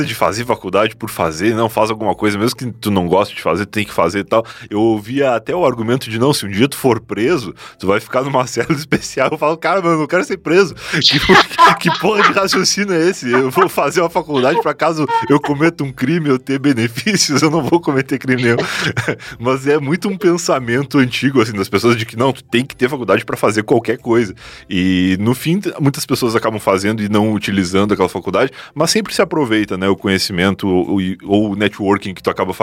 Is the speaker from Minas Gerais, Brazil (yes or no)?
no; Rio Grande do Sul, Brazil; now in São Paulo, Brazil; Eu vim do sul do Rio Grande do Sul, que é um lugar totalmente preconceituoso até hoje.